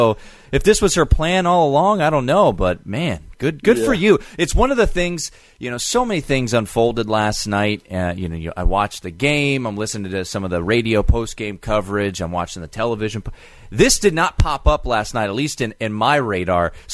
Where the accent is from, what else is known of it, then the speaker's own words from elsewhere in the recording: Washington, District of Columbia, United States; But the Caps are, you know, right there, and they're still from my hometown.